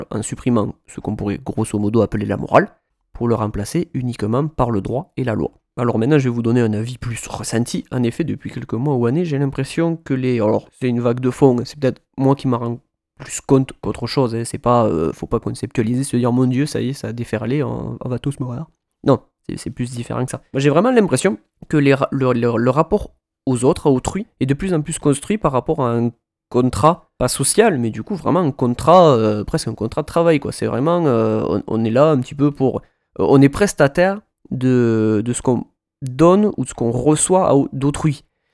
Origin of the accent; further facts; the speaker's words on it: Albi, Occitanie, France; je suis d'Albi